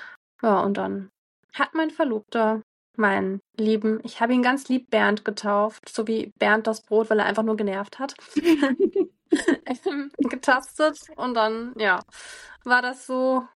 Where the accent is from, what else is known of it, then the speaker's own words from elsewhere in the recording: Freiburg, Baden-Württemberg, Germany; Ich bin jetzt 32 Jahre alt, hatte meine Diagnose im Dezember 22 und ich komme aus Freiburg.